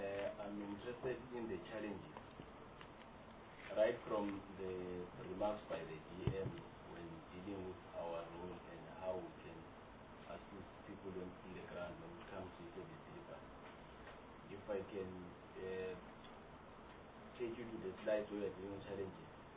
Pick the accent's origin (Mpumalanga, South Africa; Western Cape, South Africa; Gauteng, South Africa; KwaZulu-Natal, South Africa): Mpumalanga, South Africa; I'm from Mpumalanga.